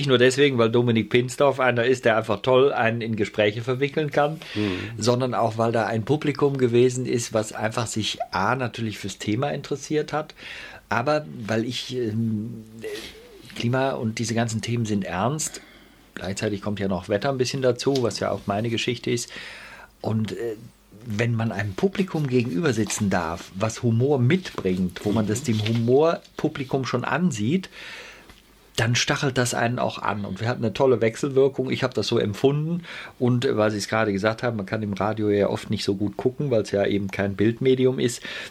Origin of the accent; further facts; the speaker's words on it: Sankt Augustin, North Rhine-Westphalia, Germany; accent: Rhenish; also born or lived in Bonn; Und dann bin ich in St. Augustin-Menden aufgewachsen, zur Schule gegangen, habe in Köln Meteorologie studiert.